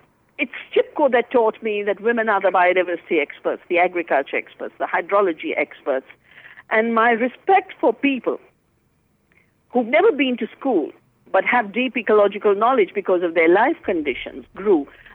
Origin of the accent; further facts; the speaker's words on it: the Himalaya, India; born there; Well, you know, I was born in the Himalaya, I was born in the forests of the Himalaya.